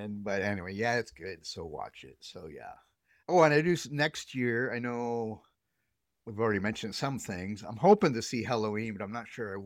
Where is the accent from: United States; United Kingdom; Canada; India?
Canada; since I'm a Canadian